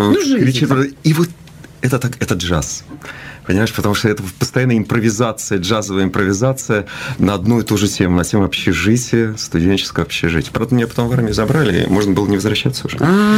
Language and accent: Russian; Moscow, Russia; хотя, собственно, я москвич, живу в Москве